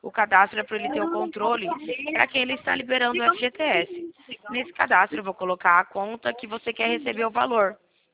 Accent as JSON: {"language": "Portuguese", "region": "São Paulo", "country": "Brazil", "said": "eu sou aqui do interior de São Paulo, tá? Eu sou do interior de São Paulo."}